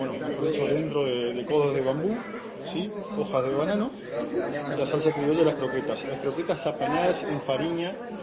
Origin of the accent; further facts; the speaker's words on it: Apóstoles, Misiones, Argentina; also born or lived in Posadas; Yo me crié en Apóstoles, pero nací en Posadas, y en Monte Carlo también.